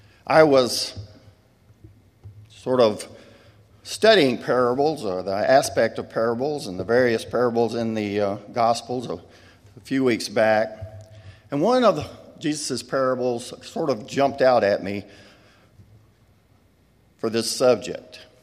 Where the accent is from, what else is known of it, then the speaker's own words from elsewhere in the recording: Laurel, Mississippi, United States; I'm from Laurel, Mississippi.